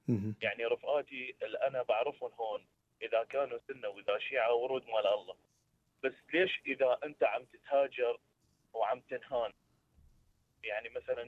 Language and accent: Arabic; Iraq; now in Australia; أنا طبعا من العراق.